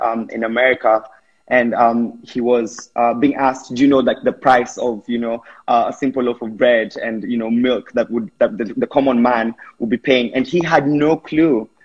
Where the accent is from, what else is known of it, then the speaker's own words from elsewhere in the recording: Kenya; I'm from Kenya